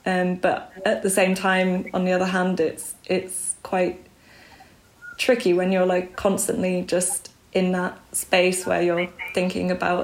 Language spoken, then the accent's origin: English; Belgium; also born or lived in Bangkok, Thailand; now in United Kingdom; But for the most part, I grew up in Belgium, in near Brussels.